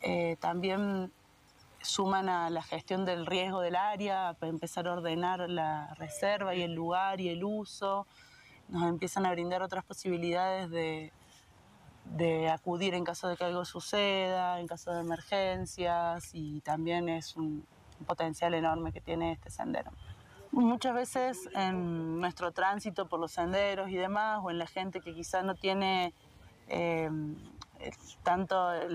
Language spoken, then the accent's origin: Spanish; Córdoba, Argentina; soy de Córdoba